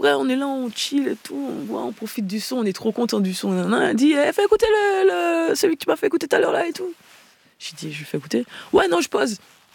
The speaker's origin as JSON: {"language": "French", "country": "Martinique", "said": "Moi, je suis martiniquaise."}